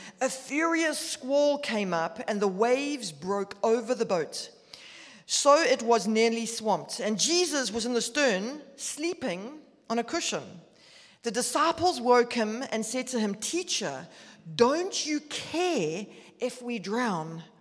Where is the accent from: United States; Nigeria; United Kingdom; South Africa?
South Africa; Durban, KwaZulu-Natal; now in Johannesburg, South Africa; But I'm originally from Durban, and about 4 years ago, we moved to Johannesburg